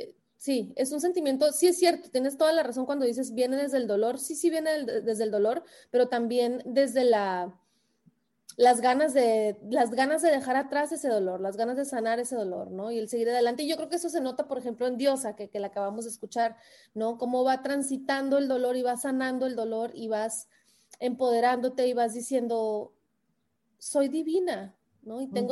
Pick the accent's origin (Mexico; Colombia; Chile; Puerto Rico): Mexico; now in New York, United States; como sabes, soy mexicana y mexicana que vive muy en el norte, ¿no? Estoy en Nueva York.